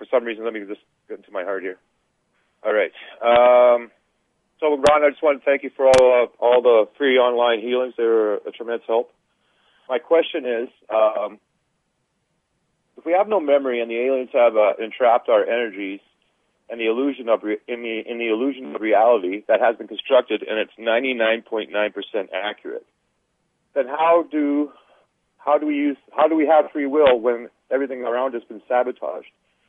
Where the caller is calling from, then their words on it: Calgary, Alberta, Canada; I'm calling from Calgary.